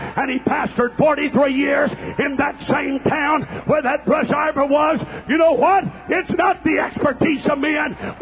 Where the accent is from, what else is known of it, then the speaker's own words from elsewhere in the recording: Portageville, Missouri, United States; Brother C.P. Kilgore came to my hometown of Portageville, Missouri, a little small town in southern Missouri, 1929.